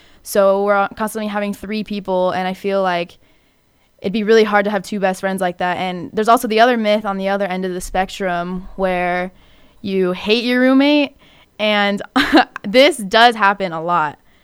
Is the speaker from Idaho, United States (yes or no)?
yes; Idaho, United States; moved away; for me, I moved all the way from Idaho, which was a huge, a huge change.